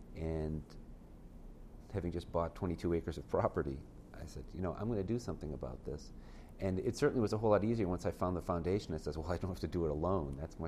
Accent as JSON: {"language": "English", "town": "Boston", "region": "Massachusetts", "country": "United States", "tie": "born or raised there", "said": "I live in Lunenburg, Massachusetts. I grew up just outside of Boston."}